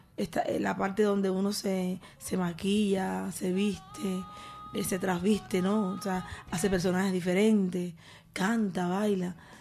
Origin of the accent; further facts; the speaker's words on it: Cuba; somos dos cantantes cubanas